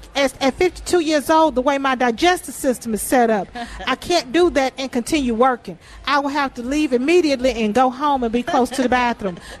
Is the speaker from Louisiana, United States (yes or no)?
yes; Louisiana, United States; I'm from Louisiana, so I like a little spice.